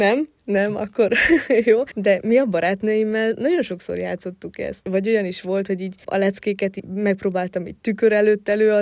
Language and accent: Hungarian; Mureș County, Romania; also born or lived in Odorheiu Secuiesc; Székelyudvarhelyen születtem, és 3 éves voltam, amikor Marosvásárhely közelébe költöztünk a családommal.